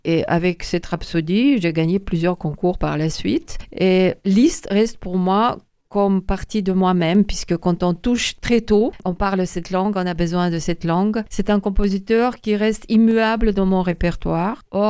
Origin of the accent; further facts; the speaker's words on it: Lithuania; French is a second language; Pour moi, c'était incroyable parce que je suis venue de fond de l'Union soviétique, de Lituanie.